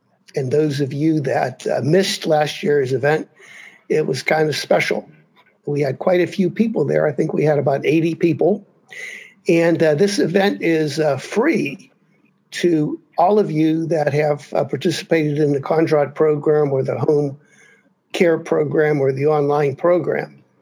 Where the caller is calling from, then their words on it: Hanoi, Vietnam; I'm calling you from Hanoi, Vietnam. My wife and I are here. We've been here for the last week.